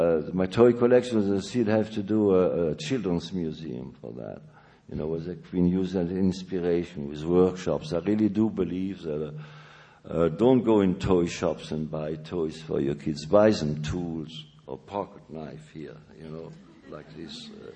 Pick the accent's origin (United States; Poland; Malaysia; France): France; Strasbourg, Grand Est; Well, it's just that I donated my hometown, something like 12,000 drawings or something like that.